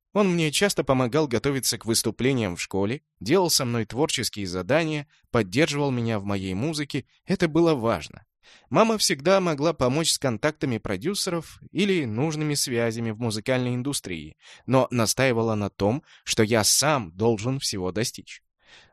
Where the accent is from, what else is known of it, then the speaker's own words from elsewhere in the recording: Moscow, Russia; also born or lived in Tallinn, Estonia; Я родился в Москве, но раннее детство провел в Таллине. Там родители работали в театре. Скоро мы покинули этот город, русских в Эстонии не особо-то жаловали. С 4 лет я рос уже в Москве